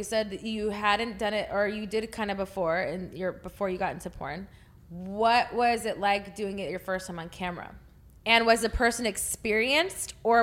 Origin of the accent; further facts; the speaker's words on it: Texas, United States; And for me, I'm from Texas.